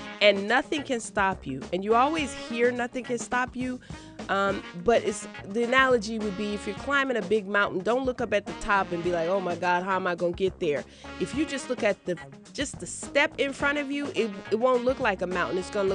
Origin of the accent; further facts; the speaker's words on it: Oakland, California, United States; I came from Oakland, California. My mom was part of the civil rights movement, as well as my father. We didn't have no money. I grew up in the projects